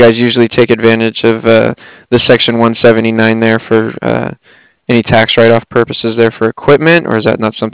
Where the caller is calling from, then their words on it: Cardiff, Wales, United Kingdom; yeah, I'm calling from Cardiff.